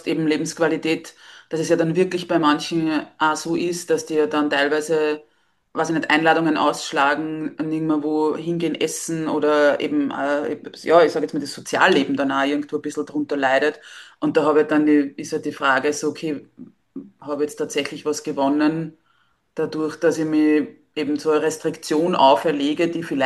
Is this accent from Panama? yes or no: no; Austria; wie es bei uns in Österreich ist